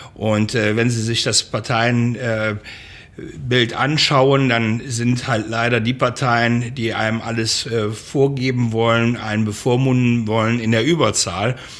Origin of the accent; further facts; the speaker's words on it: Rhineland, Germany; Ich bin Rheinländer, eine Frohnatur